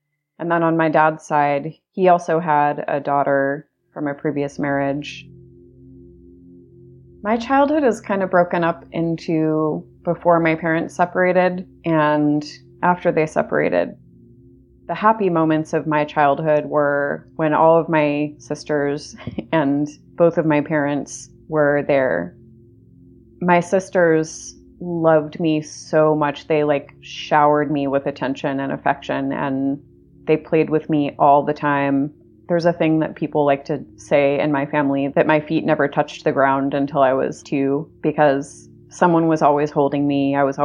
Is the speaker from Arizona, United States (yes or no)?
no; Los Angeles, California, United States; born there; I was born in Los Angeles in 1982.